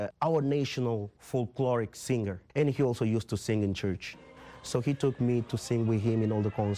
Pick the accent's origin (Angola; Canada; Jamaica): Angola; I'm an Angolan tenor. I came from Angola, from singing in church.